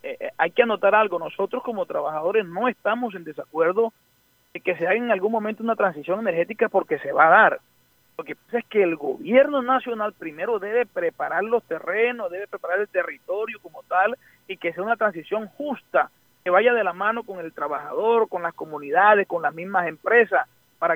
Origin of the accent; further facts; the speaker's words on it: Colombia; Eso es una forma irresponsable de un senador representante de nosotros como colombianos